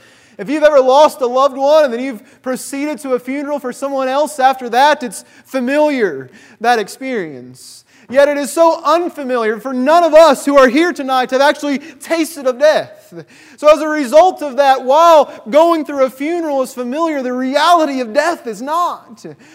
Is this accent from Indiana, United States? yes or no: yes; Indiana, United States; I am from Indiana. As a result of that, I am a born and bred, red-blooded Hoosier.